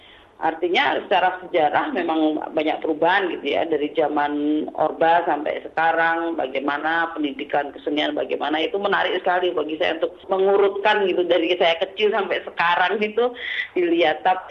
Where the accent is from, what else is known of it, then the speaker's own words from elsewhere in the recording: Surakarta, Central Java, Indonesia; born there; Ya memang saya lahir di Solo.